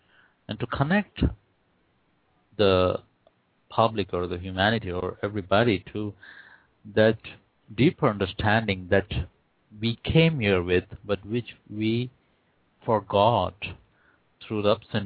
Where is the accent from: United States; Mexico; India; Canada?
India; I'm from India, and we're a bunch of very religious people